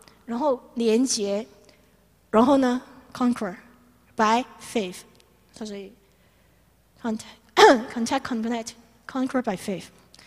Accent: Hong Kong; also born or lived in Taiwan; now in New York, United States; 我跟我先生都不是大陆背景的，我先生是巴西华侨，我是香港人哦。后来到台湾侨生，在台湾八年，然后到美国，到纽约读 graduate school

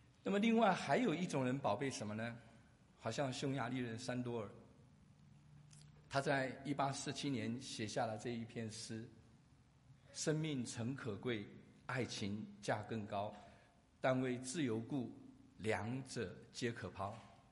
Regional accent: Taiwan; born there; 我是台湾出生，但是我是纯种的四川人。我的父母亲在49年的时候啊，跟随国民党的空军啊，到了台湾。

